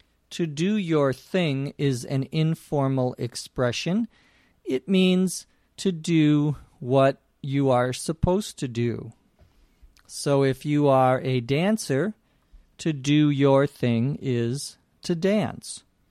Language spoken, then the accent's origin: English; Los Angeles, California, United States; from Los Angeles, California.